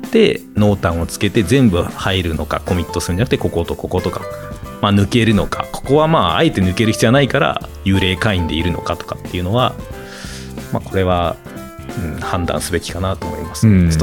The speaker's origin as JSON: {"language": "Japanese", "region": "Aichi", "country": "Japan", "tie": "born or raised there", "said": "地元の愛知県に揃えるとか、それだけで親近感が湧くし"}